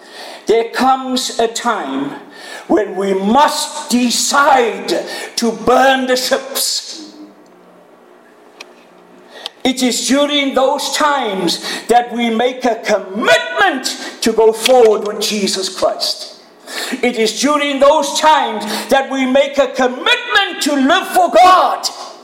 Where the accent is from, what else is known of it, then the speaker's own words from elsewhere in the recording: South Africa; You know, we come from South Africa. It can be 35, 40 above.